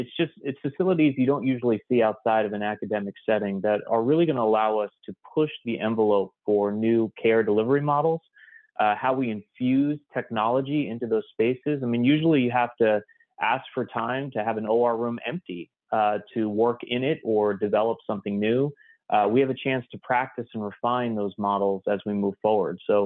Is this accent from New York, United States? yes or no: yes; New York, United States; I grew up in the Northeast of New York. I went to school at Boston University